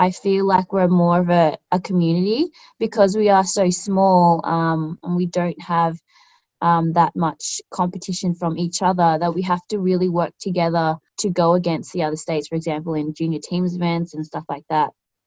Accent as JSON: {"language": "English", "town": "Canberra", "region": "Australian Capital Territory", "country": "Australia", "tie": "born or raised there", "said": "So I'm born and raised in Canberra. Started playing tennis when I was six."}